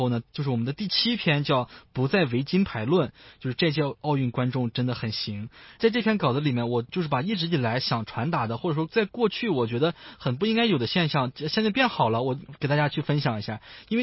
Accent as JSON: {"language": "Chinese", "country": "China", "said": "证明了我们中国人行，我们亚洲人行。然后到了2008年的时候，我已经不是小孩了，是个少年了，我当时在上初中"}